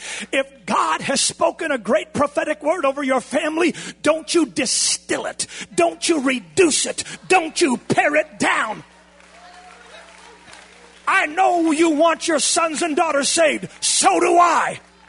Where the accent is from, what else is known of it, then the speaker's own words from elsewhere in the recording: Canada; now in United States; I'm a Canadian. I can't vote anyhow. But I've lived here. I paid taxes for over 25 years.